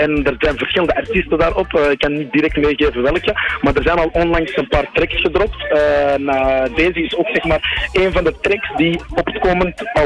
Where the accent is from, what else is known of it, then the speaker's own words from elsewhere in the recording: Antwerp, Flanders, Belgium; Ik kom van Antwerpen en ik kom van België.